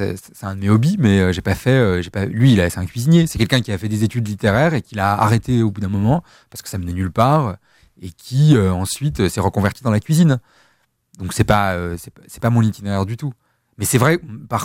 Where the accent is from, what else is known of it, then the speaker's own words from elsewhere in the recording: France; born there; je suis né en France, pas tout à fait français.